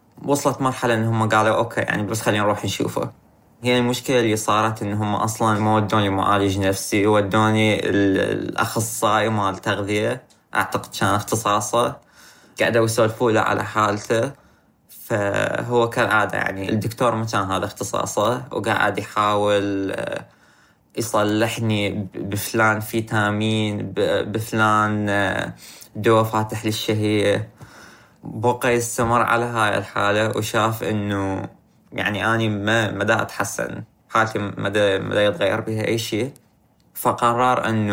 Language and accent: Arabic; Baghdad, Baghdad Governorate, Iraq; من بغداد، عمري 19.